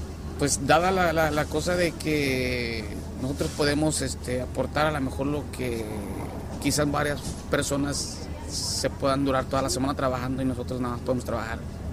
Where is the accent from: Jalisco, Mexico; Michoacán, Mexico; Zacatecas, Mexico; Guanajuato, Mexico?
Michoacán, Mexico; Uruapan; Soy del estado de Michoacán, exactamente de Uruapan.